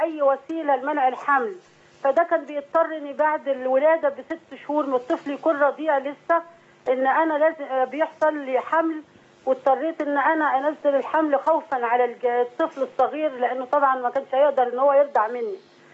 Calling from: Cairo, Cairo Governorate, Egypt; من القاهره.

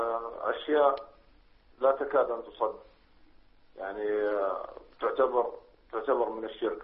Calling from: Saudi Arabia; أنا أتكلم معاكم من السعودية

